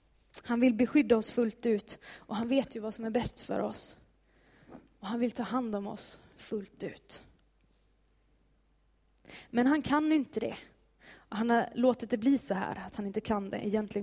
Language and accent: Swedish; Sweden; also born or lived in Bangladesh; Vilket land är mitt hemland? Det är ju Sverige, men jag har ju, eller vem är jag egentligen? När jag flyttade ut till Bangladesh så följde Gud med mig ut. Och när jag flyttade hem från Bangladesh så följde Gud med mig hem.